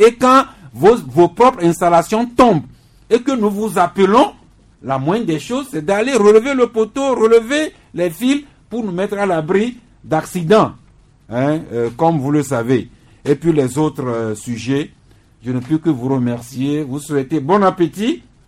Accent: Togo; accent: Togolese; nous sommes des Togolais, avec notre accent togolais.

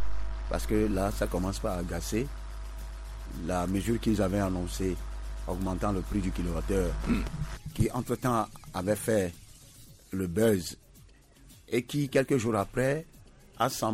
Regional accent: Togo; Je ne sais pas ce qui se passe chez nous au Togo

